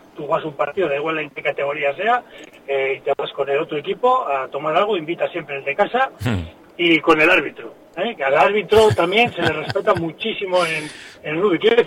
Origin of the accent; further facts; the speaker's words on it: Santoña, Cantabria, Spain; yo soy de Santoña, pero sí, sí.